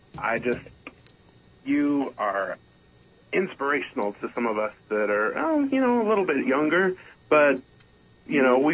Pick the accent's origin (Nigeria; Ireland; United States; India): United States; Wyoming; At first, you know, I'm from Wyoming, and some of my very conservative relatives